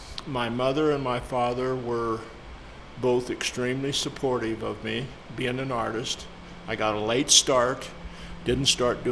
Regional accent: Lamar, Colorado, United States; Well, I grew up in Lamar, Colorado, southeastern Colorado, for those who don't know.

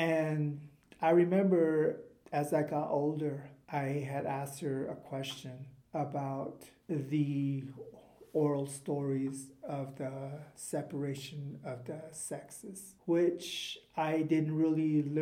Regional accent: Navajo Nation, United States; Growing up on the Navajo reservation and identifying as Nutle, that's what we are referred

